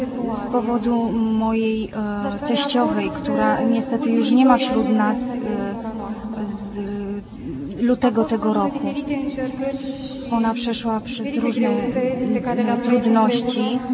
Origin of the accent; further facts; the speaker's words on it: Moldova; z Mołdawii.